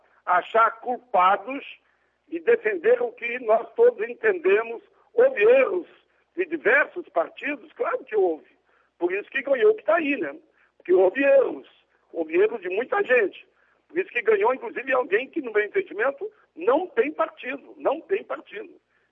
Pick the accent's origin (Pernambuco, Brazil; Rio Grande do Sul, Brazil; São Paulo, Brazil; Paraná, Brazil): Rio Grande do Sul, Brazil; Caxias do Sul; ganhou Caxias, que é a minha cidade natal, uma grande cidade